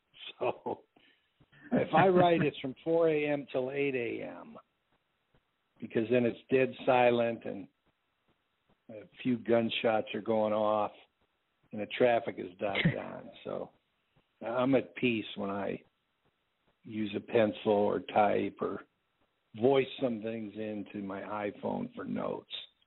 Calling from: Houston, Texas, United States; from Houston.

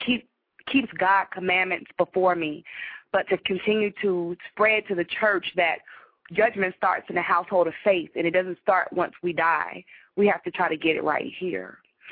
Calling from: California, United States; I am calling from the San Fernando Valley in California.

